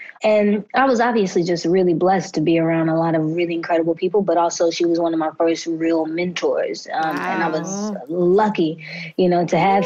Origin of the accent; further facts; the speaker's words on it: Texas, United States; I'm from Texas originally, and she had a dance school out there.